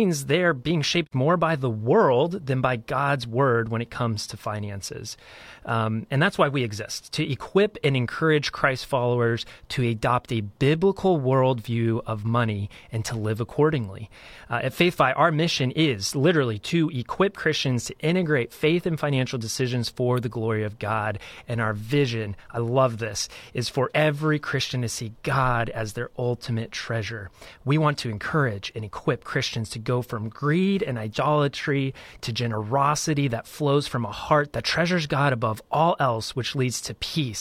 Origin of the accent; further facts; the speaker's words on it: New Mexico, United States; Like Walter from my home state in New Mexico